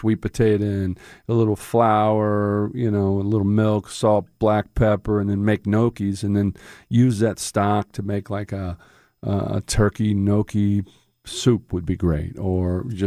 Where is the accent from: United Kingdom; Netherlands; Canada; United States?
United States; Midwest; I'm from the Midwest, so I grew up on some good casserole.